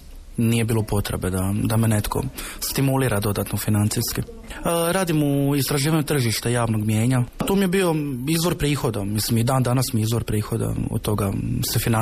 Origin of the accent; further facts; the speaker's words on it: Split, Split-Dalmatia County, Croatia; iz Splita sam, studiram na Filozofskom fakultetu, sociologiju, trenutno sam na drugoj godini preddiplomskog studija.